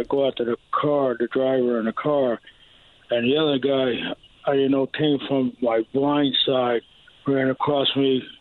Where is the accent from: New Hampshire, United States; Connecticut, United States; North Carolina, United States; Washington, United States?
Connecticut, United States; Bridgeport; now in Milford, United States; I'm from Bridgeport. I lived in Milford for 28 years now.